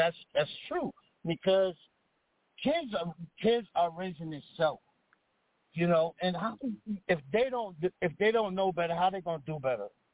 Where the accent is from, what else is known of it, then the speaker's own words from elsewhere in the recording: New York, United States; now in Baltimore, United States; so I'm actually from New York. My move, I moved down here, I moved here to Baltimore in 1998.